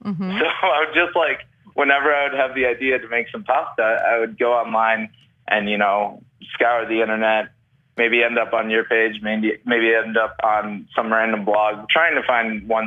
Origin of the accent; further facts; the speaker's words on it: Chicago, Illinois, United States; I'm from Chicago. I'm an avid home cook.